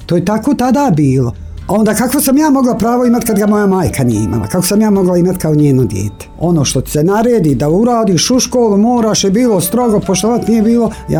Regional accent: Janjići, Federation of Bosnia and Herzegovina, Bosnia & Herzegovina; domaćica, dolazim iz Janjića, 65 godina imam.

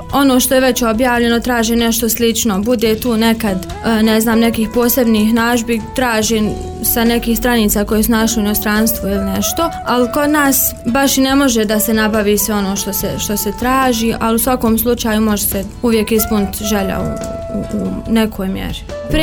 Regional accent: Zenica, Federation of Bosnia and Herzegovina, Bosnia & Herzegovina; iz Zenice sam, imam 24 godine, trenutno sam student odsjeka za turski jezik i književnost druga godina. Udata sam, imam djevojčicu od skoro 3 godine.

